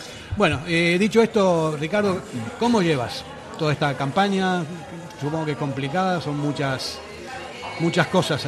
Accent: Argentina; me da la impresión, como argentino que soy.

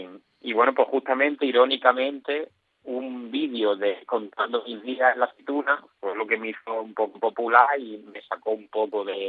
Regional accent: Jaén, Andalusia, Spain

